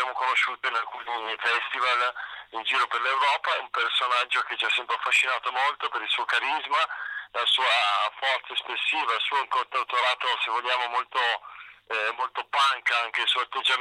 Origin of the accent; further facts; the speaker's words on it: Piedmont, Italy; io che sono piemontese